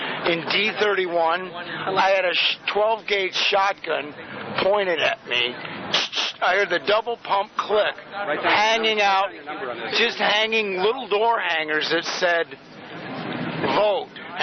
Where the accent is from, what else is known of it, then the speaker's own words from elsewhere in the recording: Iowa, United States; I'm from Iowa.